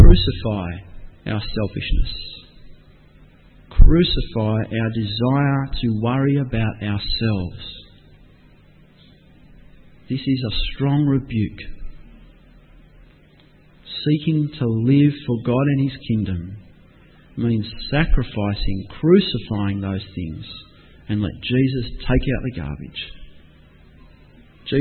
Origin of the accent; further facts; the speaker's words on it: Australia; Now, as Australian Christians, we have many riches.